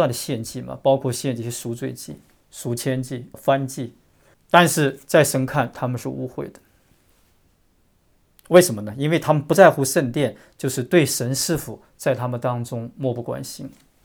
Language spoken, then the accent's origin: Chinese; China; 我们中国人特别勤快，无论在海外的还是中国的，到哪里一般都成为中产阶级